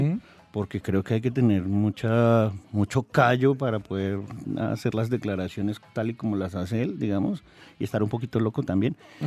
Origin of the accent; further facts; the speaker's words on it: Colombia; El momento en que ya, digamos, podamos definirnos como colombianos va a ser al cabo de un proceso de otros 500 años